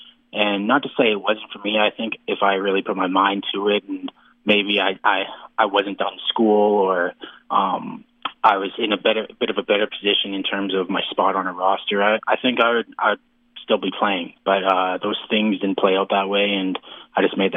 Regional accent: Regina, Saskatchewan, Canada; as a kid growing up in Regina and watching the Riders

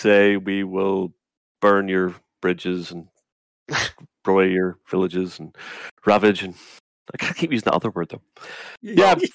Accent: Northern Ireland, United Kingdom; I'm Northern Irish

